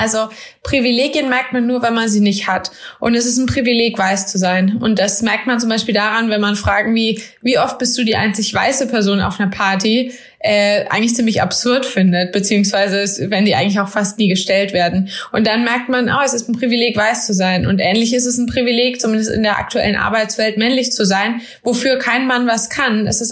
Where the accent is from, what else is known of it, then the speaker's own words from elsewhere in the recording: Germany; born there; Ich bin weiß, ich komme aus einem zumindest Halb-Akademiker-Haushalt. Ich bin in Deutschland geboren.